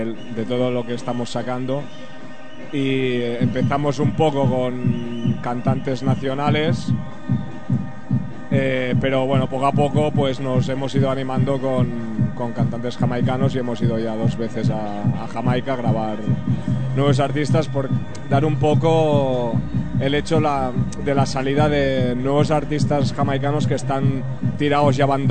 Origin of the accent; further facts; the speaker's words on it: Barcelona, Catalonia, Spain; Yo soy de Barcelona.